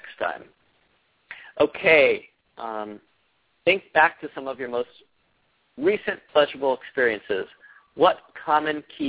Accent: Pennsylvania, United States; someone who, in Pennsylvania, my home state, conservative Pennsylvania, was doing Shocktoberfest

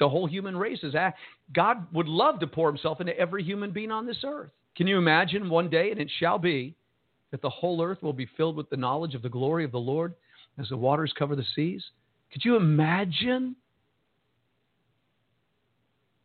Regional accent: Jersey City, New Jersey, United States; I'm from Jersey City originally, Serge

